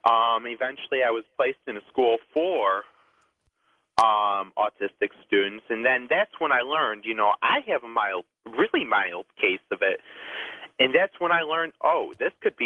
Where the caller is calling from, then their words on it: Huntley, Illinois, United States; I'm calling from Huntley, Illinois.